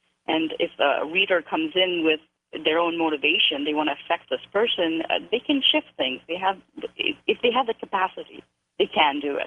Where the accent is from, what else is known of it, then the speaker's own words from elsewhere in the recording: India; in the Indian culture, I am Indian. In our culture